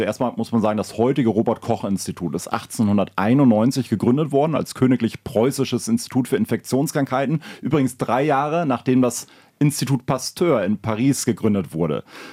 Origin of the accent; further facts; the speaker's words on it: Berlin, Germany; Für mich als Berliner und interessiert an der Berliner Stadtgeschichte